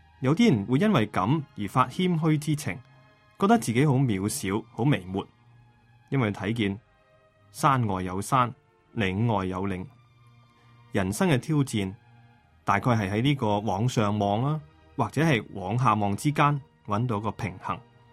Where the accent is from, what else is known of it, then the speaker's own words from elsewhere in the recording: Kowloon, Hong Kong; 我是在狮子山下长大的